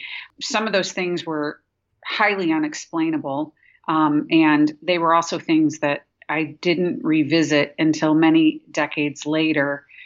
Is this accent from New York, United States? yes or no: no; Sandusky, Ohio, United States; So in Ohio, I was born in Sandusky, Ohio, which is up by Lake Erie, and I was remanded as a ward of the court.